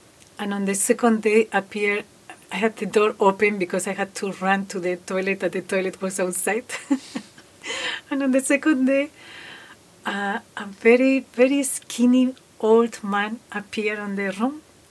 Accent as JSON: {"language": "English", "country": "Spain", "second_language": "English", "said": "because I am hearing you in my language. I am from Spain."}